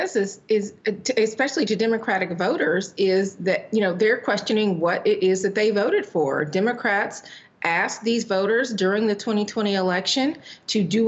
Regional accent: Georgia, United States; another GOP state convention that happened over the weekend was down in my home state of Georgia

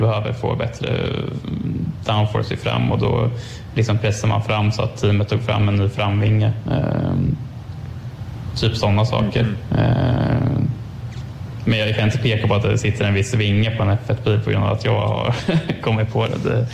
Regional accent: Örebro, Örebro County, Sweden; Och vi är båda från Örebro liksom.

